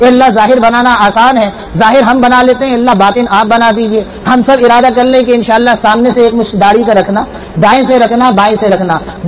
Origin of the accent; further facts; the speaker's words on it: Karachi, Sindh, Pakistan; میں کراچی کا رہنے والا ہوں اس لیے کراچی کی بات کروں گا